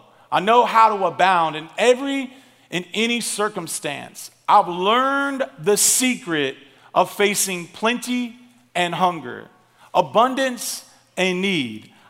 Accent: Tennessee, United States; I'm from Tennessee.

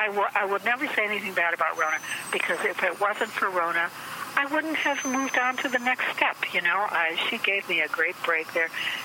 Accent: Chicago, Illinois, United States; I was raised in the Chicago area

